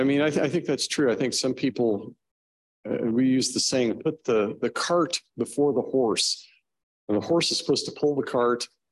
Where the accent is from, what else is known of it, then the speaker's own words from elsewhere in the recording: United States; Because, yeah, I'm an American. I'm supposed to work for the good of my country.